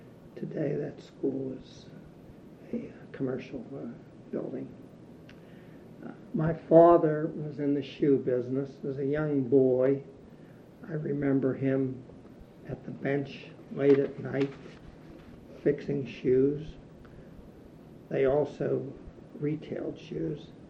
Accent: Pennsylvania, United States; I was born and raised in the Hill District on Center Avenue, Patrick Street. It was a vibrant neighborhood.

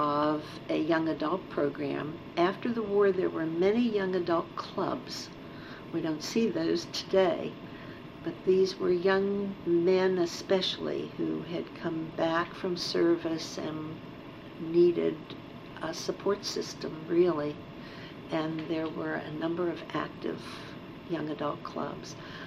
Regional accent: Pittsburgh, Pennsylvania, United States; And Bob also was born and raised in Pittsburgh.

